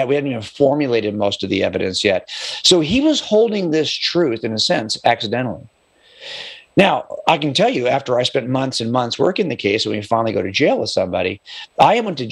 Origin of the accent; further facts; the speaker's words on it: California, United States; But the point is, I can say with confidence that I'm a Californian.